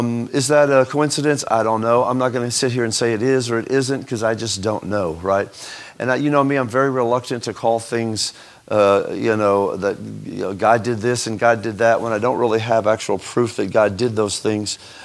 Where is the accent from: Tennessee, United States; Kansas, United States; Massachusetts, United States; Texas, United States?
Texas, United States; You know I'm from East Texas when I call Hosea, Jose, right? Anyway, I'm sorry, you know I'm from Texas, right? Even South Texas especially.